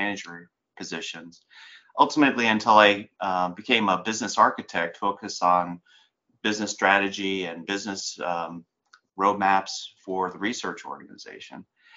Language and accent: English; New Jersey, United States; So I grew up in New Jersey in the 70s, and I was the youngest of four children.